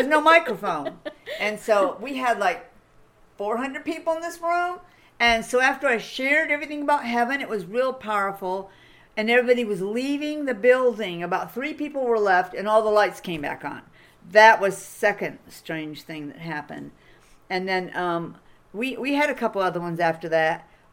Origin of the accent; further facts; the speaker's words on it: East Coast, United States; Because I'm from the East Coast, and we were on the West Coast.